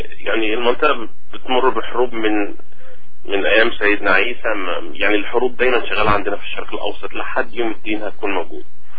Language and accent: Arabic; Syria